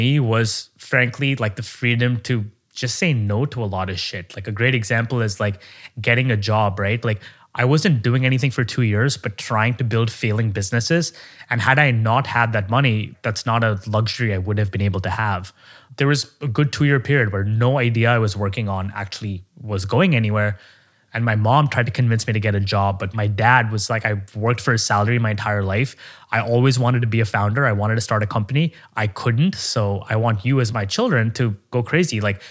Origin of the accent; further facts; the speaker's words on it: Oman; now in United States; I grew up in Oman, the Middle East, like people earned a lot less there.